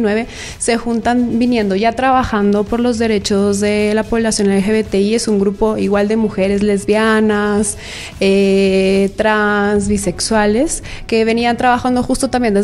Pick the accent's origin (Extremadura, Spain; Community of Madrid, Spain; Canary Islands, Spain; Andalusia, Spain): Community of Madrid, Spain; Madrid; now in Ecuador; yo soy tamborera, vengo de Madrid, de España, pero vivo en Ecuador como 8 años